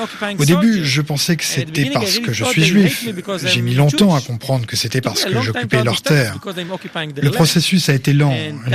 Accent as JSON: {"language": "French", "country": "Israel", "tie": "born or raised there", "said": "J'ai grandi en Israël avec l'idée que je devais protéger Israël."}